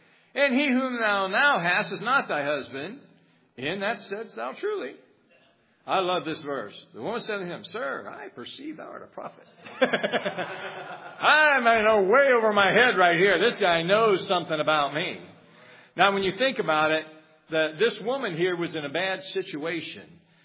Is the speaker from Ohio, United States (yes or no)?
yes; Dayton, Ohio, United States; I'm from Dayton, Ohio, so I'm a long way from home